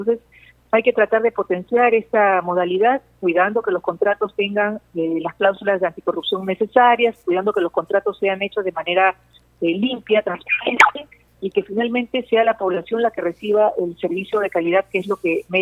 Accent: Peru; tenemos como peruanos que entender que hay que explotar las mejores condiciones posibles

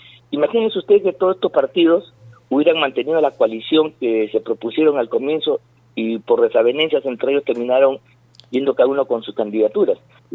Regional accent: Peru; Porque a nosotros nos hubiera gustado, incluso como peruanos, que estas elecciones hubieran significado el punto de partida

